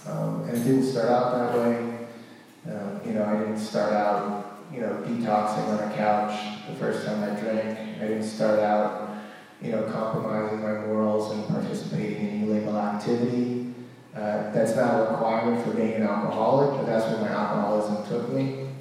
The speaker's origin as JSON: {"language": "English", "region": "New England", "country": "United States", "tie": "born or raised there", "said": "I grew up in New England, so I'm a diehard sports fan."}